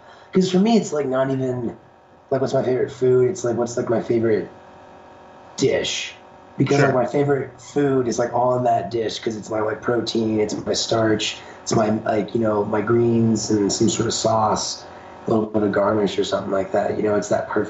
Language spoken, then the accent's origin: English; Colorado, United States; So I grew up in Colorado. I moved here when I was 5. I lived here for the last 19 years.